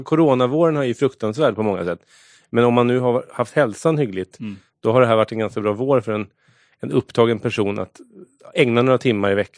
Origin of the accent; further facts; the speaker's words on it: Stockholm, Stockholm County, Sweden; jag är ju stockholmare och uppväxt längs tunnelbanelinjen i en billös familj.